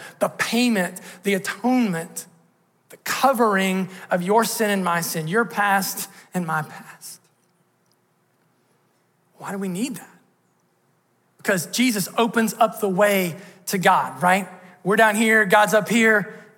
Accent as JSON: {"language": "English", "region": "Ohio", "country": "United States", "tie": "born or raised there", "said": "A little church that I grew up in Southern Ohio, I know the song that they're singing this morning."}